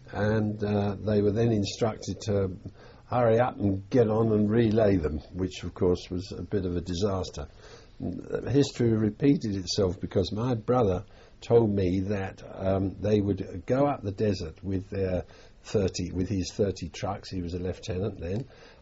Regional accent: Totteridge, London, United Kingdom; we grew up in Totteridge, basically, here, where I am now, although we started life, of course, in Highbury

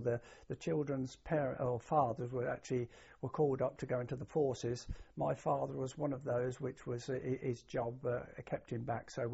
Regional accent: Kettering, East Midlands, United Kingdom; born there; I was born on May the 8th, 1932. I was born in the town of Kettering, which was a market town in those days in Northamptonshire.

